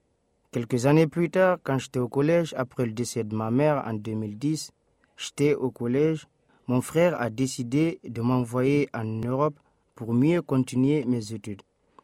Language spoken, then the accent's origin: French; Guinea; born there; moved away; J'ai 17 ans. Je suis né en Guinée-Conakry.